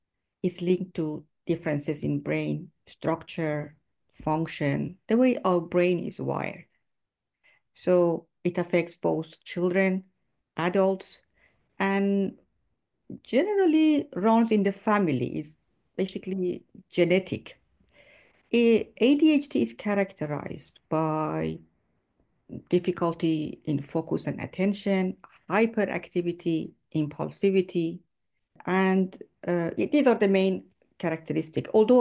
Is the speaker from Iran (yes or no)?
yes; Iran; moved away; You know, I'm originally from Iran, and coming from that country, I've witnessed the harsh realities of repression, discrimination, especially against women.